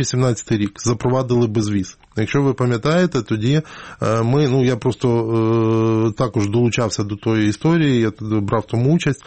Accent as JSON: {"language": "Ukrainian", "town": "Lviv", "region": "Lviv Oblast", "country": "Ukraine", "said": "Якщо, знову ж таки, я нагадаю, я львів'янин, мені простіше оцінювати ситуацію"}